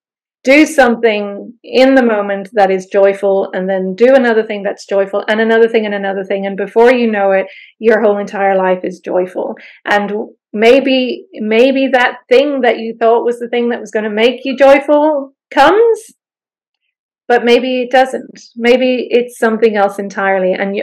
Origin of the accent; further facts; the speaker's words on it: Ireland; And so growing up in Ireland, you know, you go to somebody's house and they automatically offer you food.